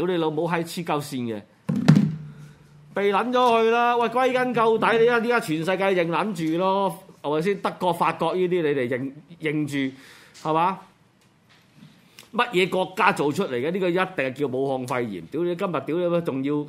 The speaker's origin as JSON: {"language": "Cantonese", "country": "Hong Kong", "said": "我哋香港可以即係香港人可以即係做到"}